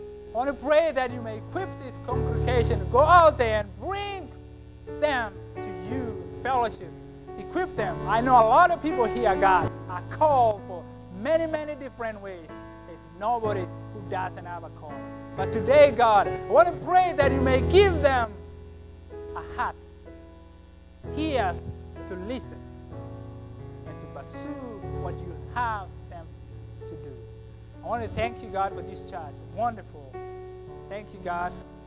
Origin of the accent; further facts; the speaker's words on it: Kenya; I'm a Kenyan boy. I have nothing to lose.